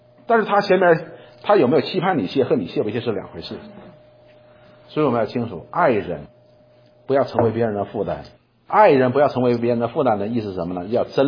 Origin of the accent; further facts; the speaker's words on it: China; now in abroad; 有很多人都责怪我们中国人，觉得说中国人哎呀出门的时候给后边人不拉个门